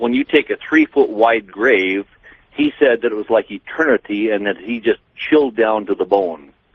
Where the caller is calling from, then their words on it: Sheridan, Wyoming, United States; Sheridan, Wyoming.